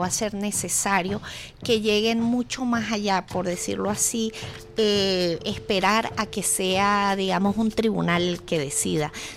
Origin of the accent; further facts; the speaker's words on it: Venezuela; en mi país, del cual me siento muy orgullosa de ser venezolana